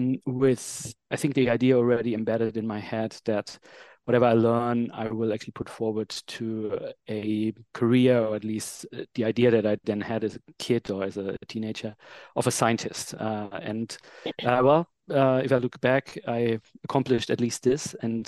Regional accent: Germany; I'm a scientist from Germany.

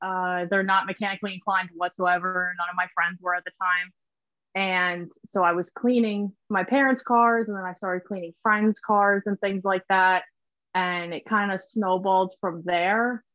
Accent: New Jersey, United States; I'm from South Jersey, New Jersey.

